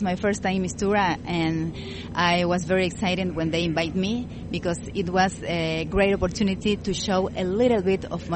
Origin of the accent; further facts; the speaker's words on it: Bolivia; I come from Bolivia